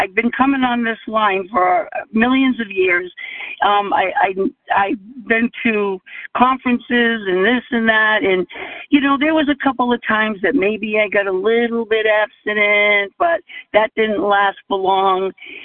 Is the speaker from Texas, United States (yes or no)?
no; Rhode Island, United States; I am from Rhode Island